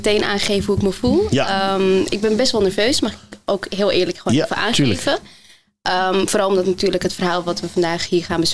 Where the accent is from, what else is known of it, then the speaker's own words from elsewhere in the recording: Netherlands; also born or lived in Morocco; Ik ben geboren in Marokko. Laat me daar even mee starten.